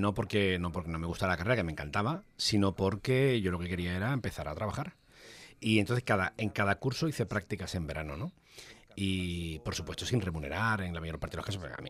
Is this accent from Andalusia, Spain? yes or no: yes; Cádiz, Andalusia, Spain; En este caso yo soy de Cádiz. He vuelto después de 27 años fuera de Cádiz a vivir en mi ciudad.